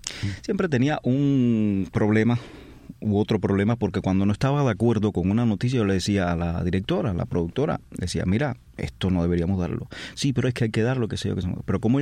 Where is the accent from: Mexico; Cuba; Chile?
Cuba; Trinidad, Sancti Spíritus; Trinidad en Santi Spíritus. Nací ahí, en el reparto Armando Mestre.